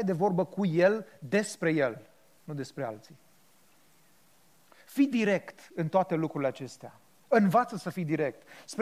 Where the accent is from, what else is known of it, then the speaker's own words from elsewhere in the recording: Moldova Nouă, Caraș-Severin, Romania; Am trăit și am crescut la Moldova Nouă